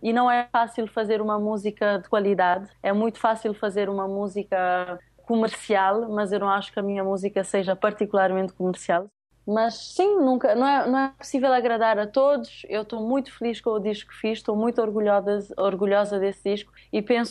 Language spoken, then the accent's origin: Portuguese; Cape Verde; só porque eu sou cabo-verdiana e que supostamente canto em crioulo